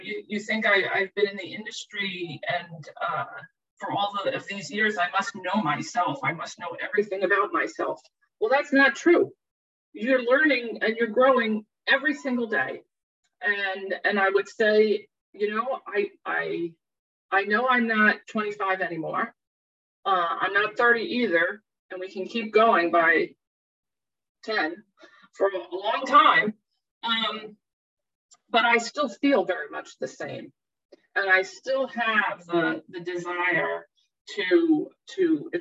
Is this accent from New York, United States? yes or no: yes; New York City, New York, United States; it's one of the things I have loved about being a New Yorker. I've lived in Manhattan and close to Manhattan for my whole life, and the city.